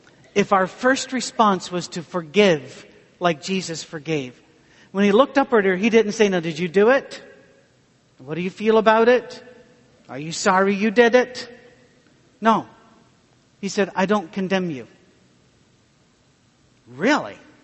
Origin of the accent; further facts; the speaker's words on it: United Kingdom; Now, I don't dance because I'm British.